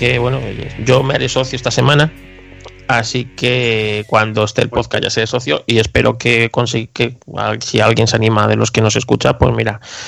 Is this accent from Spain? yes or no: yes; Aragon, Spain; Entonces Alcañiz pues para mí es como parte de mi tierra.